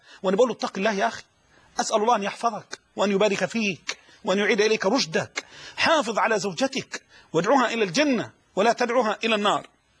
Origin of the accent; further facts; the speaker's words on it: Dim El-Shalt, Dakahlia, Egypt; خطبة الجمعة القادمة إن شاء الله في قريتي ديم الشلت مركز ذكرنس دقالية، ديم الشلت مركز ذكرنس دقالية بلدي ديم الشلت